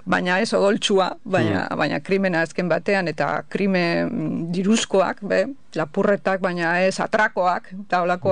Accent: Portugalete, Basque Country, Spain; born there; now in Bilbao, Spain; bilbotarra zela, zera, jaiotzez portugaletetarra, portugaleten jaio nintz, noin dela urte gehiegi, Bilbon bizinaz, Barakaldon be bizizanaz

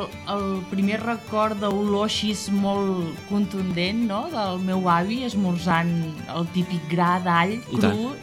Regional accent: Catalonia, Spain; vinc de l'Empordà, del Baix

